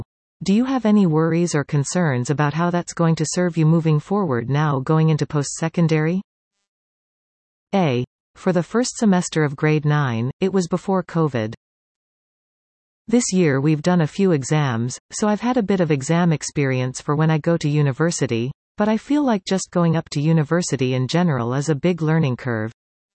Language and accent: English; Collingwood, Ontario, Canada; I was born in the Collingwood Hospital. I've been here my whole life.